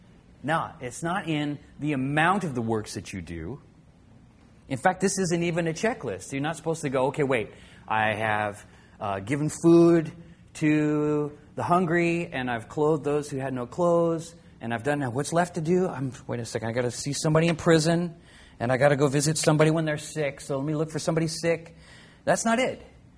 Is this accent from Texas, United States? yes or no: yes; Texas, United States; Now, I grew up in Texas a little bit, and I think there's some of the Southern church thing still kind of left in me